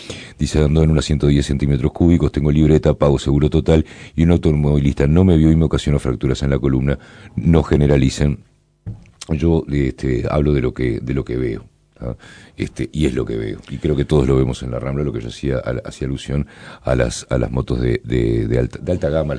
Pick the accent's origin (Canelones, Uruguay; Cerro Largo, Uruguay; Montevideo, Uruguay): Canelones, Uruguay; yo soy de Canelones